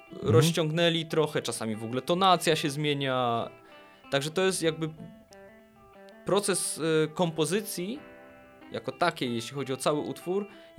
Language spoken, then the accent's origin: Polish; Silesian Voivodeship, Poland; metalowe zespoły zostawiłem w moim poprzednim miejscu zamieszkania, bo jestem z Zagłębia, tak, czyli jestem oswojonym Gorolem już teraz